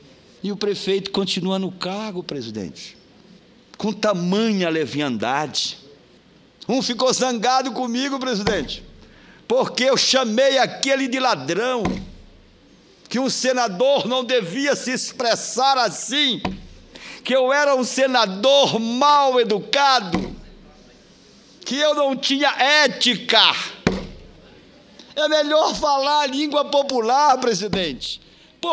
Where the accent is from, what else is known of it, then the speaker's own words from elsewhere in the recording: Salvaterra, Pará, Brazil; born there; Nasci numa cidade muito humilde, na Ilha do Marajó. Hoje deve ter por volta de 25 mil habitantes, chamada Salvaterra. Meus pais, minha mãe descendente de árabe, meu pai acriano